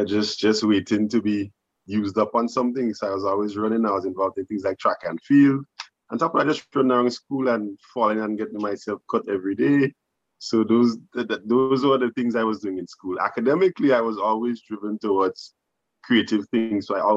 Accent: True Blue, Saint George, Grenada; Well, I am from like the Caliste area. So Technically here is it's called True Blue, but it's like on the outskirts of True Blue, right next to the highway.

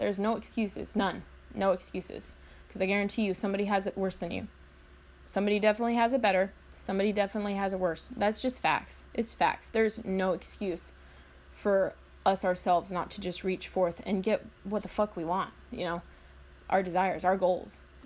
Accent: Colorado, United States; also born or lived in Wyoming; I grew up in Colorado, Wyoming area, anyway, and so we moved across states, and we obviously had never done that before.

